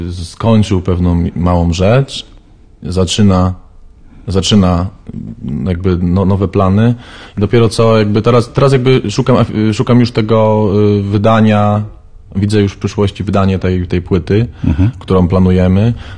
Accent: Silesian Voivodeship, Poland; also born or lived in Warsaw; Jestem ze Śląska, mieszkałem w Warszawie.

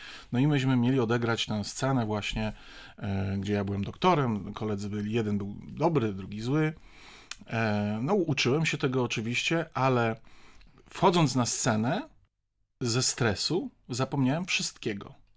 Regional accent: Częstochowa, Silesian Voivodeship, Poland; ja w ogóle oryginalnie jestem z Częstochowy

